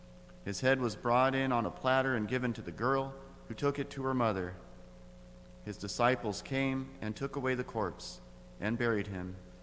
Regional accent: Grants Pass, Oregon, United States; So some of you might know that I'm from Grants Pass. That's my hometown.

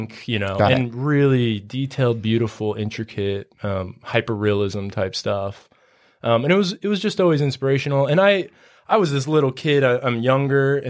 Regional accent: St. George, Utah, United States; I grew up in St. George.

